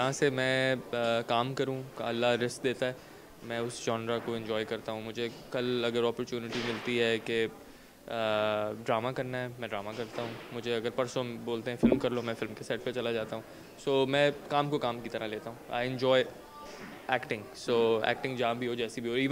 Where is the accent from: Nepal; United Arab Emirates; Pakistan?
Pakistan; Karachi, Sindh; हम कराची से आए हैं तो इतनी ठंड की आदत नहीं है